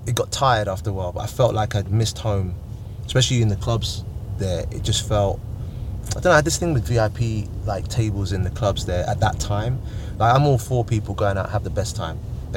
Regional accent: Edinburgh, Scotland, United Kingdom; I put it back to growing up in the Holyrood council estate and understanding the value of things and being able to just have that humble beginnings

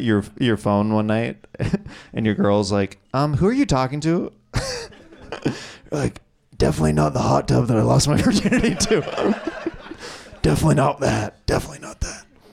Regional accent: Kansas, United States; I grew up in Kansas. I grew up very religious.

